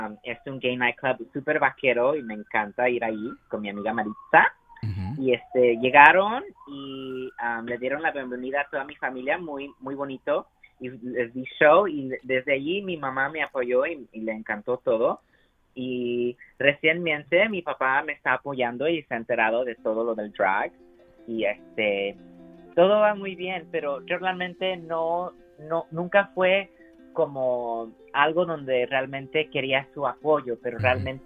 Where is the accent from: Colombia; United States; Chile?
United States; aunque sea chicano y crecí aquí en los Estados Unidos, fue mi experiencia desde pequeño muy latina. Me cuidaba mi nana, mi abuela, desde muy pequeño.